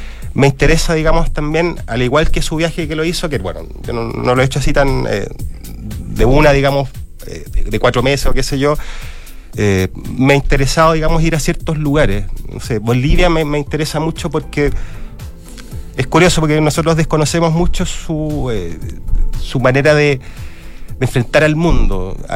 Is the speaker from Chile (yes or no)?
yes; Rancagua, O'Higgins, Chile; now in Santiago, Chile; yo soy de Rancagua, ¿cierto? Y bueno, vivo en un lugar muy cercano. Hoy día, claro, estoy viviendo acá en Santiago